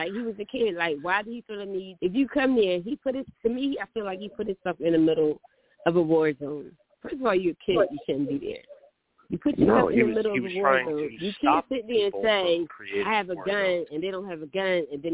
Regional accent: South Dakota, United States; I grew up in the South. I grew up in South Dakota, so I'm very knowledgeable.

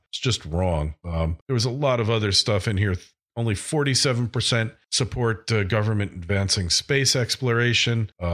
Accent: Florida, United States; My home state of Florida, it's trying to become the 46th state to allow open carry.

